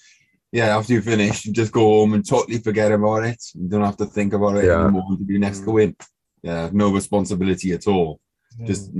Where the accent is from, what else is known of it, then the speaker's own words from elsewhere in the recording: Barry, Wales, United Kingdom; now in Cardiff, United Kingdom; Cardiff, South Wales. We grew up in Barry.